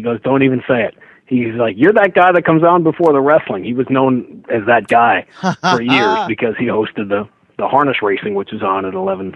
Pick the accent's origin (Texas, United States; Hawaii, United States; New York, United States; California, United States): New York, United States; I grew up in New York. I'm a New Yorker, as you were, you know, early on.